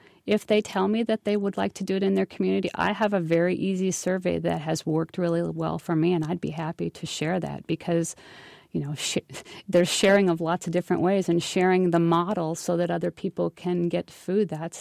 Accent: Illinois, United States; also born or lived in Moab, Utah; Right now, I'm working on my hometown in southern Illinois because there's a big need there as well.

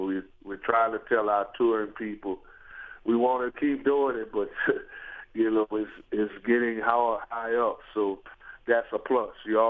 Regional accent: New Orleans, Louisiana, United States; It's really something we were trained in from kids and growing up in New Orleans.

